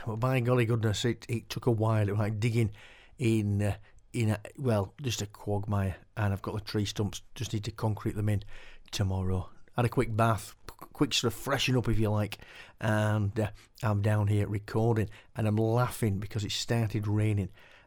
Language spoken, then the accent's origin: English; Keighley, Yorkshire and the Humber, United Kingdom; I grew up in Yorkshire. I still live in Yorkshire, West Yorkshire. Grew up in a place called Keighley and now live in Silsden, which is about 3-4 miles away.